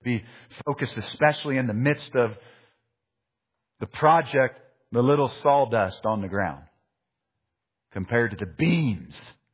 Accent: Midwest, United States; Growing up in the Midwest, you become familiar with moles. I think out here in mountain country, sometimes they say voles and a lot of different other descriptions.

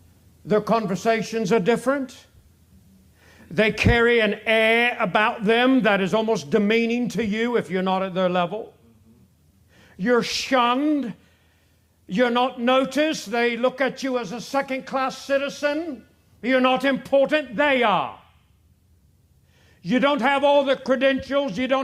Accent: Papua New Guinea; moved away; We came over from New Guinea and we were the outcast. We were the oddballs and the ones who just didn't fit in.

